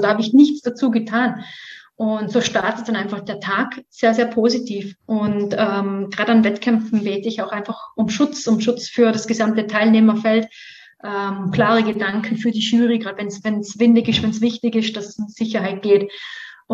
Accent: Vorarlberg, Austria; Ich würde generell Vorarlberg einfach als meine Heimat bezeichnen. Das ist das westlichste Bundesland von Österreich. Wir haben auch ein bisschen andere Sprache wie der Rest. Also wir schwätzen eher wie die Schweizer.

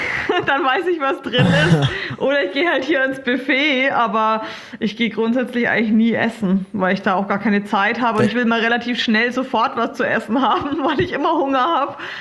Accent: Bayreuth, Bavaria, Germany; born there; Also ich habe mehrere Bases. Geboren bin ich in Bayreuth, wo ich auch öfter mal bin. Dann natürlich am Olympiastützpunkt in Saarbrücken und hier in Lanzarote im Club La Santa.

